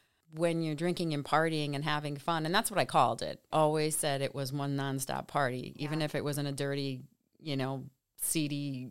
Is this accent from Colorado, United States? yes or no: no; Scranton, Pennsylvania, United States; We are from Scranton, Pennsylvania, or the surrounding areas. And St. Patrick's Day around here is like Christmas.